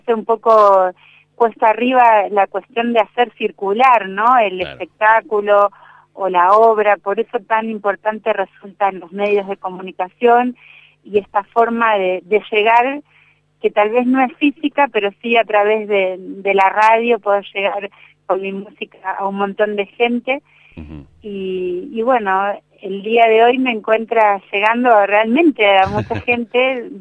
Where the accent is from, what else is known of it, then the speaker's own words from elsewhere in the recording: Bahía Blanca, Buenos Aires Province, Argentina; born there; now in Chubut, Argentina; Yo nací en Bahía Blanca y hace ya 18 años que vivo en Chubut, casi 19, y realmente este siento que es mi lugar en el mundo